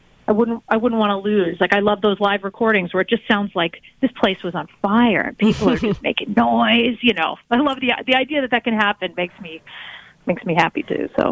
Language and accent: English; Boston, Massachusetts, United States; I'm originally from Boston, how to get back to Boston by way of Connecticut.